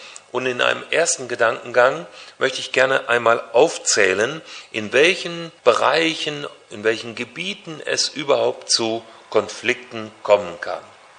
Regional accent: Hesse, Germany; Ich komme aus Nordhessen, aus der Nähe von Kassel. Meine Eltern waren ganz einfache, schlichte Handwerker und Nebenerwerbslandwirte.

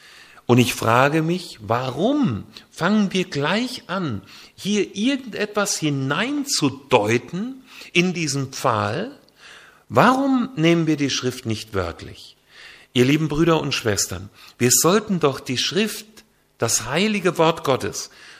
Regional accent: Bad Zwesten, Hesse, Germany; ich bin in Hessen aufgewachsen, im Schwalm-Eder-Kreis südlich von Kassel. Genauer gesagt an der Schwalm. In Bad Zwesten bei Bad Willungen, das ist mein Heimatort.

